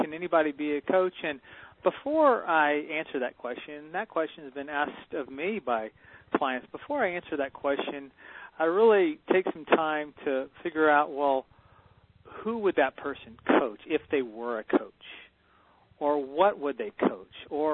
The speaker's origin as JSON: {"language": "English", "town": "San Antonio", "region": "Texas", "country": "United States", "also_born_or_lived": "Dallas", "said": "And I'm originally from San Antonio. So lifetime Texan and frequent Tennessee visitor."}